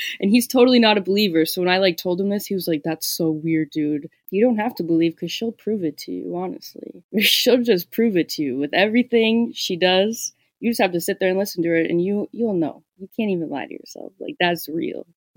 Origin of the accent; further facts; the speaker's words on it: Minnesota, United States; I'm from Minnesota.